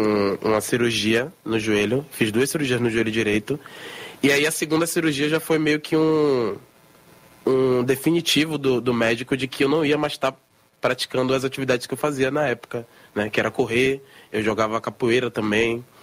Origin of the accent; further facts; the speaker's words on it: Salvador, Bahia, Brazil; eu sou nascido, crescido e criado na Cidade Baixa, Salvador, Bahia, Brasil.